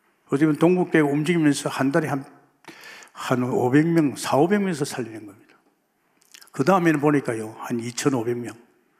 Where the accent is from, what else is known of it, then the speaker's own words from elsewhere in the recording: Gimhae, South Gyeongsang, South Korea; 제가 김해 고향 가가지고 또 어머니를 일시해서 그 동생들 다 영접시켰어요